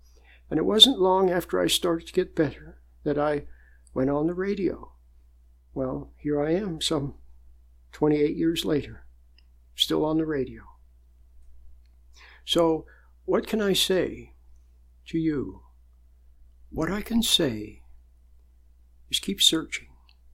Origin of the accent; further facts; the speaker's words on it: Utah, United States; also born or lived in Wyoming; now in San Francisco, United States; I was born in Wyoming, grew up in Utah, came to San Francisco to go to college and ended up staying for 25 years